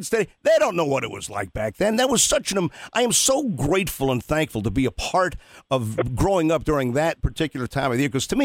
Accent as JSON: {"language": "English", "region": "East Coast", "country": "United States", "tie": "born or raised there", "said": "growing up on the East Coast prior"}